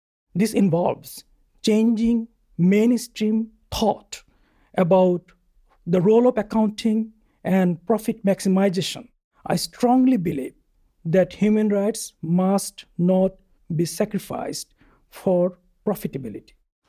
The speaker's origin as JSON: {"language": "English", "town": "Dhaka", "region": "Dhaka Division", "country": "Bangladesh", "tie": "born or raised there", "said": "I grew up in Dhaka, the capital of Bangladesh."}